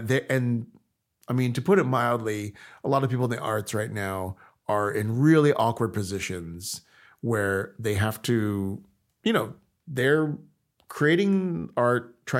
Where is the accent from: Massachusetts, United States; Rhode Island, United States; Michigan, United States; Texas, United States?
Texas, United States; It's growing up in Texas is really interesting. And I love Texas. Like, I still visit there, and my family's still there.